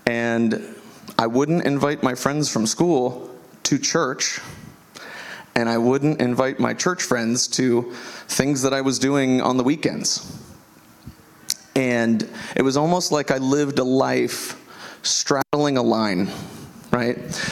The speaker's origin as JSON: {"language": "English", "town": "DeLand", "region": "Florida", "country": "United States", "tie": "born or raised there", "said": "But I grew up in DeLand here, just 20 minutes from this location. I'm 34 years old, graduated from DeLand High School"}